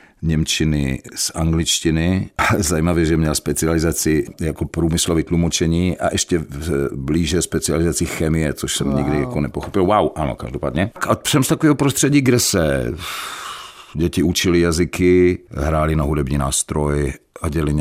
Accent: Ostrava, Moravian-Silesian Region, Czechia; Vyrostl jsem na Slezské Ostravě, na Kamenci. Obklopen ještě z jedné strany hornickou kolonií.

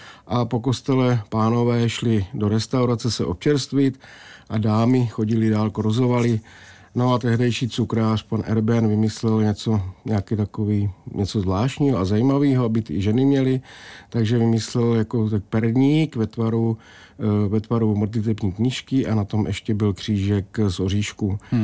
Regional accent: Miletín, Hradec Králové Region, Czechia; jsem bydlel v nedaleké vesnice z Dobín, 3 kilometry vzdáleně, takže už jsem do Miletina chodil na základní školu, takže Miletin je jako spíš moje rodiště už.

